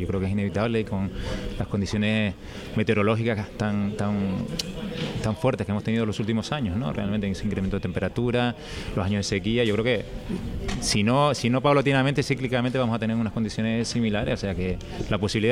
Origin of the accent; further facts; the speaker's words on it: Santa Cruz de Tenerife, Canary Islands, Spain; Lo digo yo, que soy del Toscal de Santa Cruz